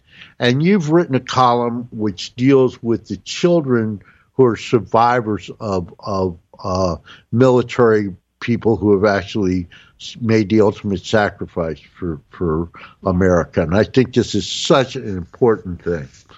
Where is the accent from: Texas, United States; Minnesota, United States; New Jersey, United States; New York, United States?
New Jersey, United States; you know, I'm from North New Jersey